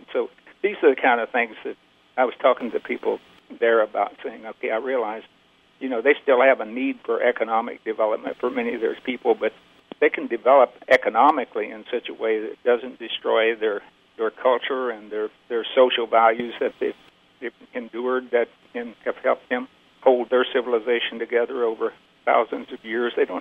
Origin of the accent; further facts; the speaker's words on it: Missouri, United States; You know, when I was growing up in South Missouri, then basically we had a local food system.